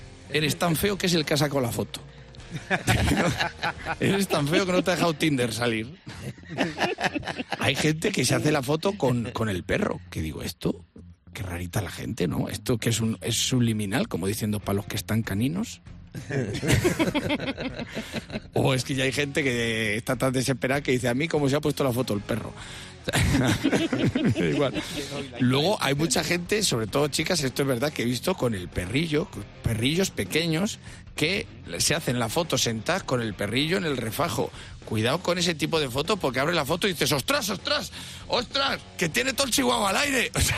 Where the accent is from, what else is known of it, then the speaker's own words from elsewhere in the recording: Valladolid, Castile and León, Spain; cómo me recuerda a mi adolescencia en Valladolid.